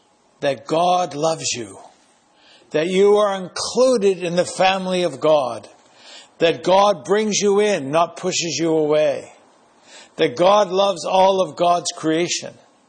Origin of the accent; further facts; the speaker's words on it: Quebec, Canada; You know, I grew up in Quebec